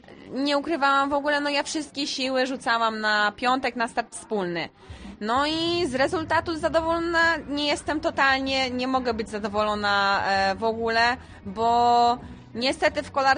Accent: Okalewo, Kuyavian-Pomeranian Voivodeship, Poland; ja z Okalewa

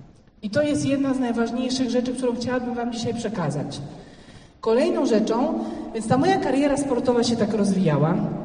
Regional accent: Silesian Voivodeship, Poland; a że ja urodziłam i wychowałam się na Śląsku, więc mam w sobie to taką upartość

